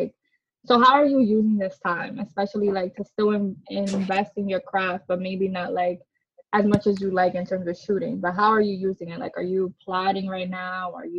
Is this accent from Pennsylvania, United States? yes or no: no; Bronx, New York, United States; obviously we don't come from the same borough, because you're from Brooklyn, I'm from the Bronx, but we come from the hood